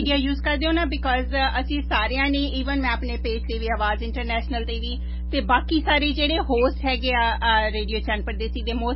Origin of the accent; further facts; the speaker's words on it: Punjab, India; ਅਸੀਂ ਦੁਆਬੇ ਵਾਲੇ ਵੀ ਰੇਡੀਓ